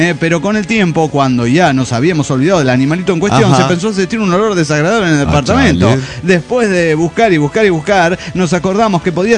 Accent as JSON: {"language": "Spanish", "region": "San Luis", "country": "Argentina", "tie": "born or raised there", "said": "somos oriundos de San Luis, he tenido que convivir con distintos tipos de gente."}